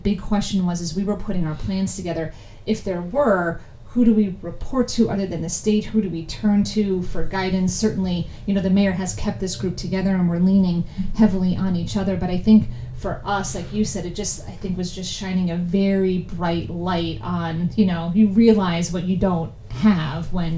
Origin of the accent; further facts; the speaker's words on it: New York, United States; moved away as an adult; I'm from New York originally, and I came to Pennsylvania to go to school down in York County